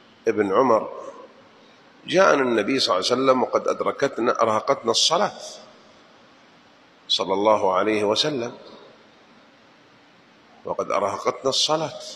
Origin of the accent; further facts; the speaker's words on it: Jeddah, Makkah Province, Saudi Arabia; والياقوت لربما أول مرة أدخله مع أني من أهل جدة